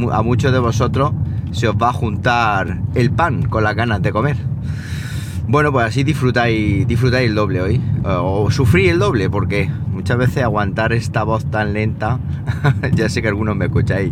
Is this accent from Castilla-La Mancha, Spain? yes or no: no; Andalusia, Spain; accent: Andalusian; soy de andaluz y no produzco y no pronuncio las S, ¿qué hago?